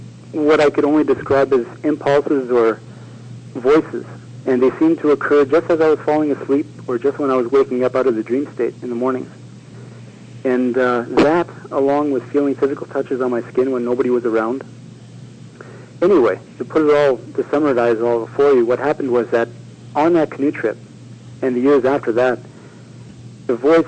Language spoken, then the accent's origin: English; Saskatchewan, Canada; also born or lived in Quebec; when I was growing up in Saskatchewan and parts of Quebec